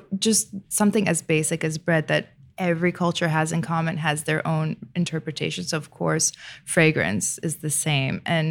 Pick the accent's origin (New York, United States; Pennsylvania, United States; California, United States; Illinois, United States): New York, United States; New York City; My mom is French, but I was born in New York.